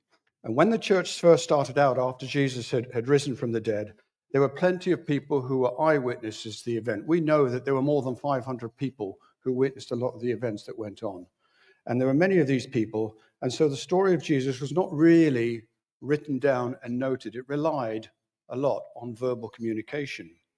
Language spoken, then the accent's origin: English; India; I grew up in India. My dad was a missionary doctor in India.